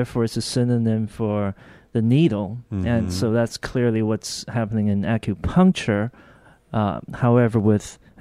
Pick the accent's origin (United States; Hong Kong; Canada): Hong Kong; moved away; So we grew up in Hong Kong, and that was another thing that I think added to the environmental influence.